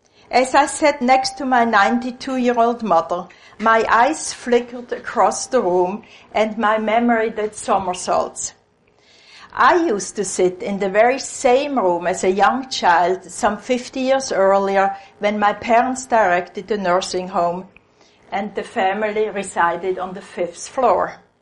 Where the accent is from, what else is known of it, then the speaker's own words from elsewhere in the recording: Switzerland; accent: Freudian; English is a second language; also born or lived in Israel; Now, my funny accent, which my patients in A call a Freudian accent, comes from Switzerland, where I'm originally from, and I've lived several years in Israel, so it's a funny mixture